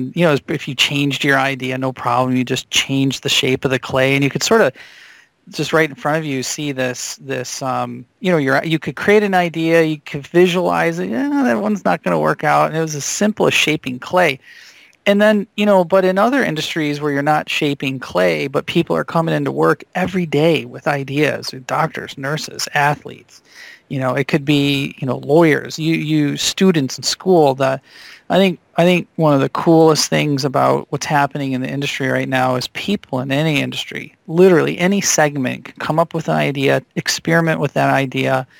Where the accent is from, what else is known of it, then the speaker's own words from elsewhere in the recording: Michigan, United States; I remember growing, I grew up in Michigan, and I actually went to school to be a mechanical engineer.